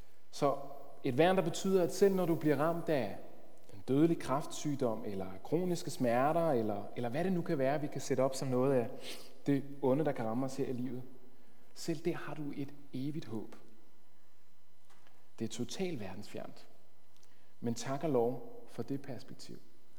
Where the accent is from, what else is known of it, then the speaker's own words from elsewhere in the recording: Rødovre, Capital Region of Denmark, Denmark; jeg kommer fra Rødovre, der har vi ikke så mange får.